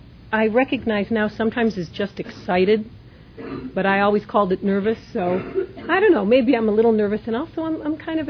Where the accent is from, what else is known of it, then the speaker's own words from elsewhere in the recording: Detroit, Michigan, United States; I come from Detroit, Michigan.